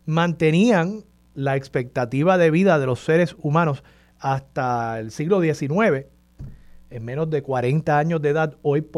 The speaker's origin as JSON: {"language": "Spanish", "country": "Puerto Rico", "said": "para que comencemos como puertorriqueños y como país"}